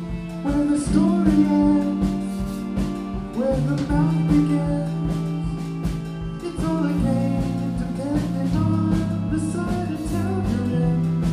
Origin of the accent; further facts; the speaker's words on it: Seattle, Washington, United States; And we're from Seattle, and we're on a little tour right now.